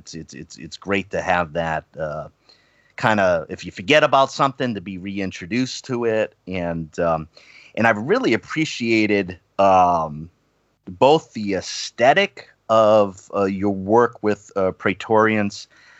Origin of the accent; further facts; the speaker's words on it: East Coast, United States; And I grew up on the East Coast.